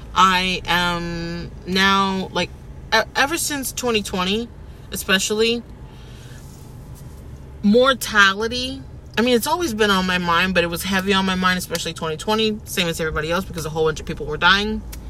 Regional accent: United States; born there; I was born here in America, on American soil. I am an American

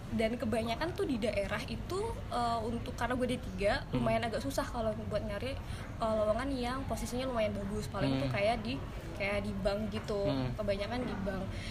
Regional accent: Pemalang, Central Java, Indonesia; Oke, gue itu berasal dari Pemalang, kota yang nggak banyak orang tahu.

